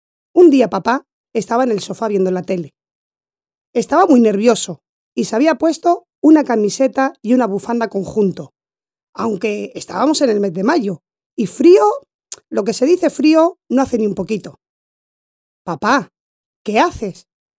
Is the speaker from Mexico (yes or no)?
no; Alicante, Valencian Community, Spain; tengo 9 años y soy de Alicante.